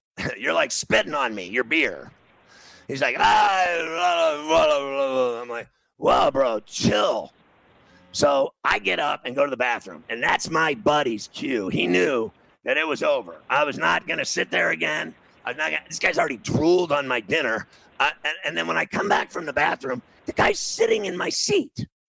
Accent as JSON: {"language": "English", "town": "New York City", "region": "New York", "country": "United States", "said": "I said, I'm from New York City."}